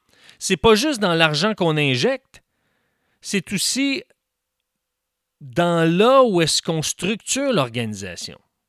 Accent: Montreal, Quebec, Canada; born there; j'ai pas seulement vécu dans 2 régions du Québec qui sont extérieures à Montréal. Puis en passant, je suis né à Montréal. Je ne suis pas né à l'extérieur de l'île de Montréal. Je suis né sur l'île de Montréal.

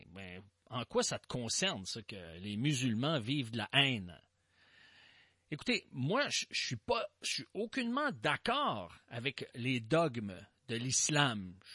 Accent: Quebec, Canada; en tant que citoyen, en tant que Québécois, en tant que membre de cette démocratie nord-américaine

